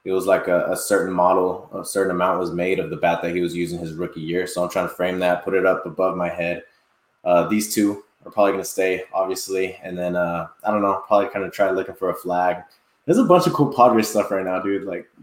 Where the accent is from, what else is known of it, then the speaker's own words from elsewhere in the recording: California, United States; We're both from the Coachella Valley.